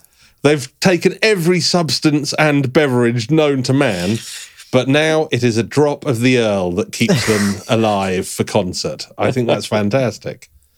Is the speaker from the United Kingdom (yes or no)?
yes; United Kingdom; And as a British man, I had never tried iced tea.